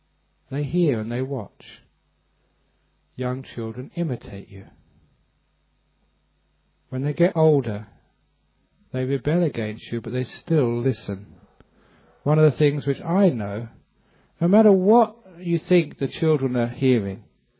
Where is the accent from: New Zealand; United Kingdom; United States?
United Kingdom; England; I said, "Look, you do that to the Thai monks, but I'm English. Don't do it to me, please."